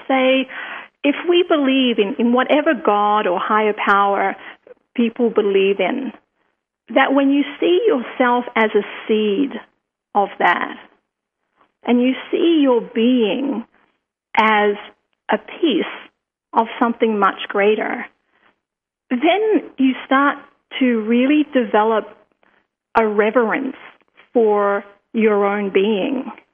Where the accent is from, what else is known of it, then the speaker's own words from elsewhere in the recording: Australia; look, I'm from Australia, I'm traveling around.